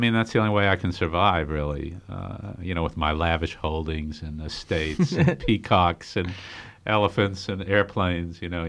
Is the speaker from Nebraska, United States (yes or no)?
no; Massachusetts, United States; accent: Boston; And then I always hear my Boston accent when I say pizza there.